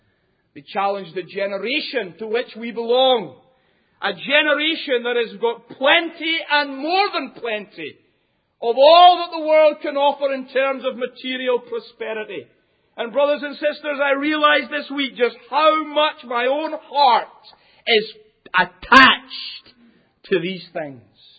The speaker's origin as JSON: {"language": "English", "region": "Scotland", "country": "United Kingdom", "said": "And I confess to you, as a Scotsman, this one starts to just make it too painful."}